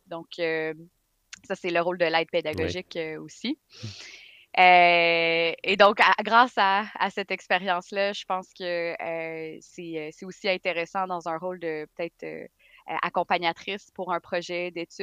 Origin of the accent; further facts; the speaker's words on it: Sept-Îles, Quebec, Canada; born there; moi je suis née au Canada, je suis née à Sept-Îles. J'ai fait mes études à Montréal